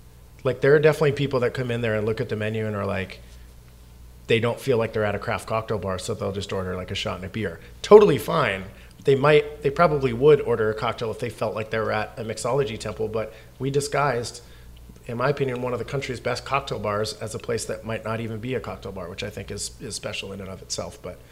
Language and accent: English; Canada; now in United States; I'm an immigrant from Canada